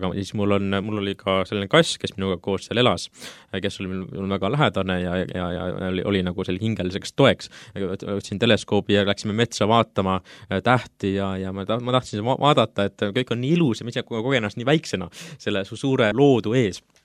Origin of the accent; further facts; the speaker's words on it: Kuressaare, Saare County, Estonia; born there; Mina olen Kuressaares sündinud aastal 96.